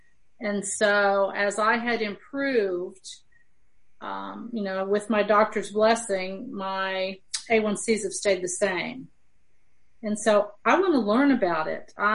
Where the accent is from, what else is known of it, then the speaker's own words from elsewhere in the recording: Tennessee, United States; I am from Middle Tennessee on I-40, which crosses the U.S. east and west. And I'm about an hour and a half from Nashville and about 2 hours from Knoxville.